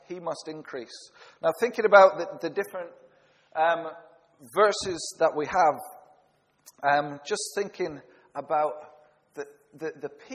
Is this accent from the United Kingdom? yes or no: yes; United Kingdom; I'd be moaning and complaining, as British people do, the whinging poms.